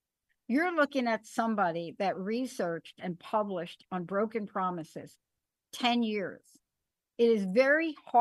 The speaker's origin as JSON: {"language": "English", "region": "New York", "country": "United States", "said": "I'm a kid from the Bronx. I had a rough childhood."}